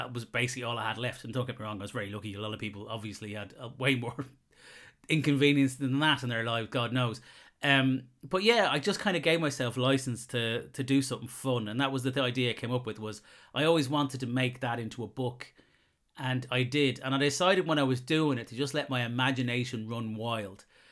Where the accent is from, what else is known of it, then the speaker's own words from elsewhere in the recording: Ireland; I'm Irish.